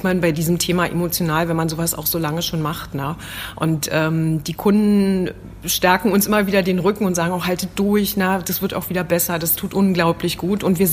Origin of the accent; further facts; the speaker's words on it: Thuringia, Germany; wir kommen aus Thüringen